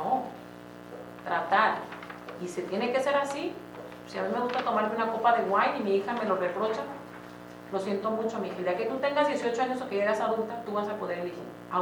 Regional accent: Mexico; born there; Nací en México, viví con una familia muy hispana, muchísima cultura, pero también convivíamos con los americanos.

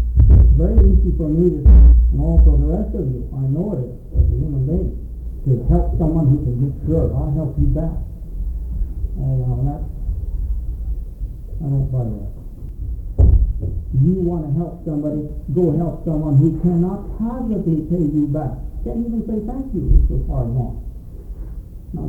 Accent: Minnesota, United States; I grew up in Minnesota, but anyway, so we knew each other in more ways than one.

